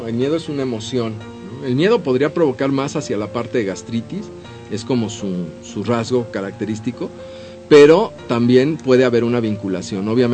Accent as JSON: {"language": "Spanish", "country": "Mexico", "said": "Somos los abnegados mexicanos que aguantamos todo lo que nos pase."}